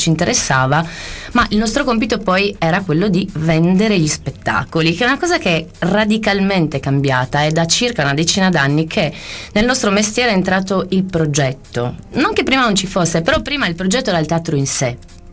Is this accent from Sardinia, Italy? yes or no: yes; Sardinia, Italy; ho iniziato in Sardegna, che è la mia terra d'origine